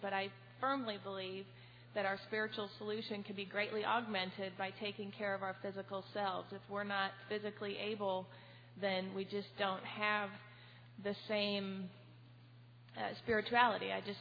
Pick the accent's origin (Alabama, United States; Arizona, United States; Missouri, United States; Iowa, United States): Missouri, United States; Kansas City; I'm an alcoholic from the Kansas City metro area.